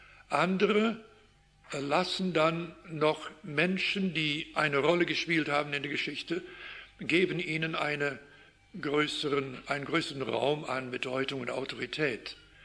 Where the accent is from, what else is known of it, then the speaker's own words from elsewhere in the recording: Canada; moved away; in unserer Gegend, in Kanada, wo ich aufgewachsen bin.